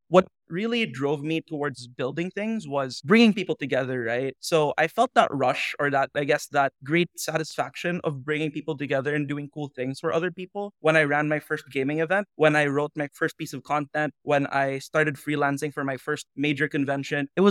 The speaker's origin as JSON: {"language": "English", "country": "Philippines", "tie": "born or raised there", "said": "it was a really kind of like niche game here in the Philippines, especially in my hometown."}